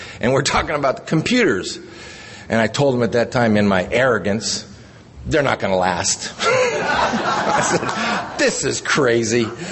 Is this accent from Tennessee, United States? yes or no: no; California, United States; now in Arizona, United States; But I am formerly from California.